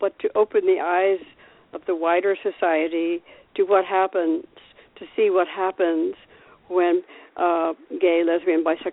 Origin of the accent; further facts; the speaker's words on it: Lexington, Massachusetts, United States; Well, I grew up in outside of Lexington, Massachusetts, where the Battle of Lexington happened and Paul Revere came and so forth.